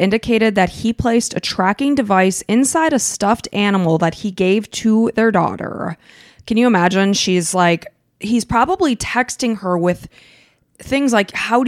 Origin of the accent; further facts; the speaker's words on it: Illinois, United States; I grew up in Illinois and I know that this wouldn't happen.